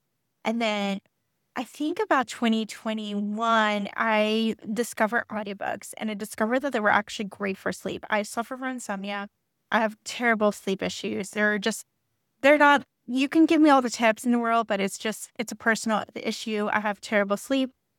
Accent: Puerto Rico; I'm actually from Puerto Rico, and it's most of my friends from Puerto Rico actually moved to Miami.

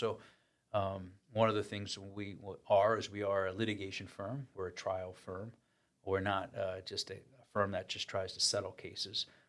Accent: Pennsylvania, United States; You know, both John and I grew up in Bucks County. We both live in Bucks County. We both went to school in Bucks County.

